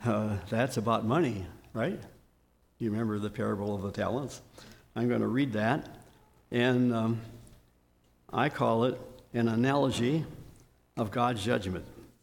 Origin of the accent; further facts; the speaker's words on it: San Diego, California, United States; Well, I said, I'm from California too, and it was true. I was born in San Diego.